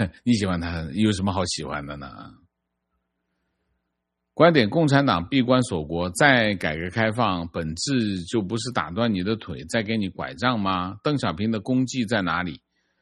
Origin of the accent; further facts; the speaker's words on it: China; 我是大陆人啊